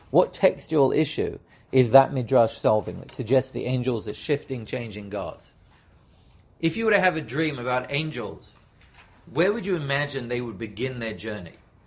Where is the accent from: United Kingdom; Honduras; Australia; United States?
United Kingdom; So as a Brit, the changing of the guard is very important.